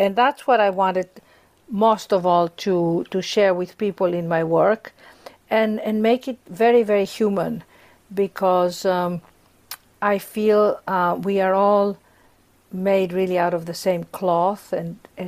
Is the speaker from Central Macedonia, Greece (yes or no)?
no; Athens, Attica, Greece; moved away as an adult; also born or lived in London; now in Los Angeles, United States; Yes, I was born and raised in Athens, Greece. I was educated in London at the Royal Academy of Dramatic Arts and moved to Los Angeles to do a movie, to star in a movie.